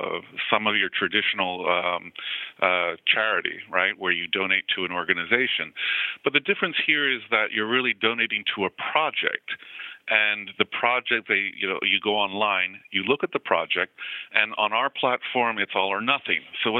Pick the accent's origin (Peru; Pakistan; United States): Peru; moved away; And again … I'm originally from Peru in South America.